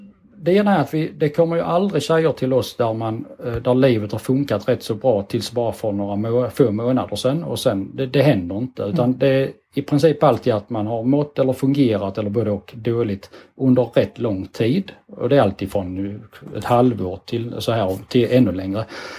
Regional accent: Skåne, Sweden; accent: Skåne; Vi ligger, som kanske min dialekt avsåg, vi ligger i Skåne på östkusten.

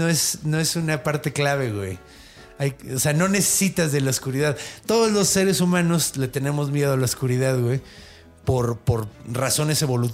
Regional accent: Mexico; No, güey, yo soy mexicano, güey, a huevo.

